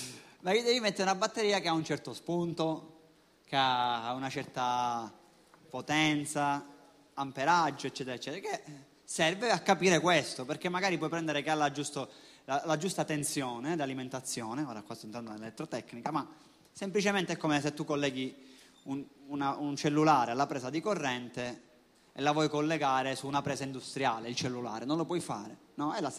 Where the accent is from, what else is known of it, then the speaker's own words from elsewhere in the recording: Sicily, Italy; vabbè, da buon siciliano, il mare ti dovevi portare solo per un giorno